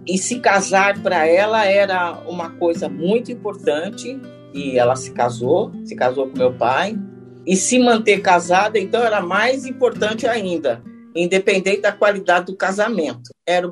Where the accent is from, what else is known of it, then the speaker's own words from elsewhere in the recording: São Paulo, Brazil; born there; Eu nasci em São Paulo, na Lapa, num dia de São João, 24 de junho de 1950.